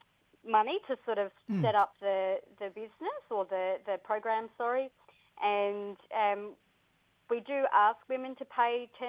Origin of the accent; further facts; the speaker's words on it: Darwin, Northern Territory, Australia; I'm from Darwin in the Northern Territory on this beautiful Larrakia country here.